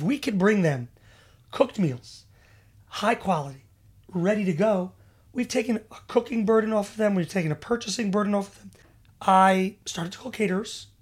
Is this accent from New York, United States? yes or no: yes; New York, United States; And I grew up in New York.